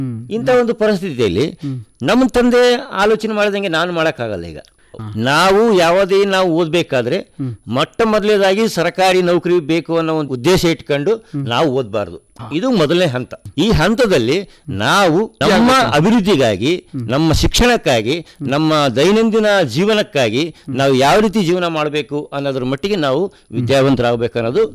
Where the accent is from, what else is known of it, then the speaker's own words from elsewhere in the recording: Jagir Venkatapur, Karnataka, India; ನಾವು ರಾಯಚೂರು ತಾಲೂಕಿನ ಜಾಗೀರ ವೆಂಕಟಾಪುರ ಗ್ರಾಮದಿಂದ ಬಂದಿದ್ದೀವಿ.